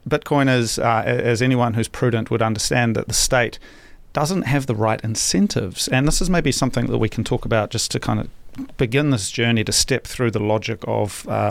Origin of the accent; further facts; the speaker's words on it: New Zealand; New Zealand, my home country